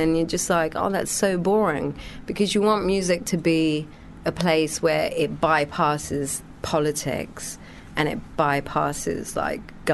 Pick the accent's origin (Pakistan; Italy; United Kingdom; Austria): United Kingdom; England; also born or lived in Sri Lanka; now in United States; I've lived in America. I've come from England. I come from Sri Lanka too, where I spent 10 years of my life. I lived through a revolution.